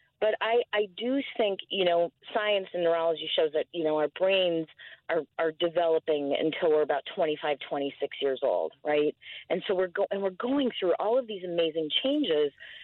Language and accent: English; Wisconsin, United States; moved away; I grew up in Wisconsin, she grew up in Michigan.